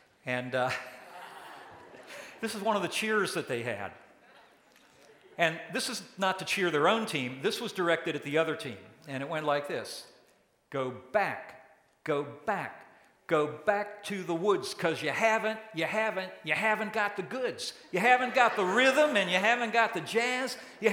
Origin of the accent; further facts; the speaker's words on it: Silver Spring, Maryland, United States; I grew up in Silver Spring. It's a large geographic area with some very nice parts. Unfortunately, the part of Silver Spring I was in was called Wheaton.